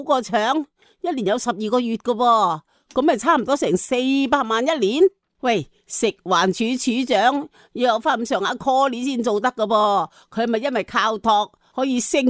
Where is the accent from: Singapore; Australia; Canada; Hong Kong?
Hong Kong; 以后就再不会看到属于我们香港人的故事，亦都不会有香港的味道